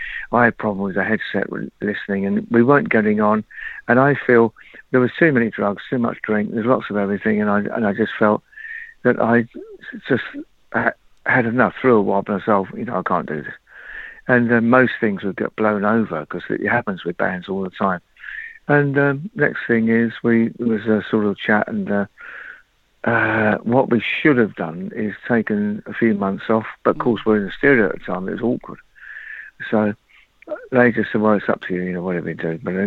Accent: London, United Kingdom; No, we're not Australia, we're from England.

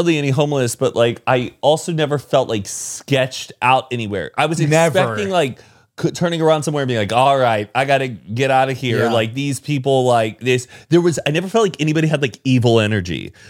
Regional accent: United States; Like we're from America. We're a country made up of other countries out there.

